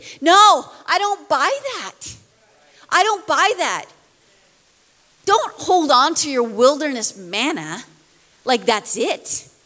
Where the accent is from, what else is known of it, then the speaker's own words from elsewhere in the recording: Canada; we were Canadians, we moved from Canada, we moved to California, and then after 5 short years, he called us to move back to Canada.